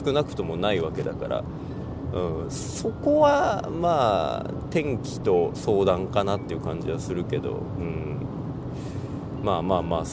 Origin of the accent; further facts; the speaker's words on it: Sapporo, Hokkaido, Japan; 自分の地元である札幌からどれぐらいの距離でこう着くのかな